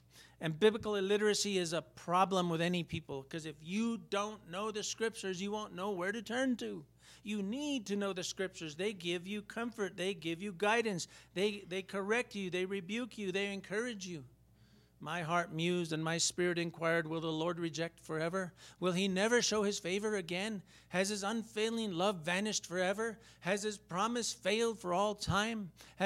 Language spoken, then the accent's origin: English; United States; born there; I've been American all my life. I was born here, and it was part of America when I was born here. So I'm American.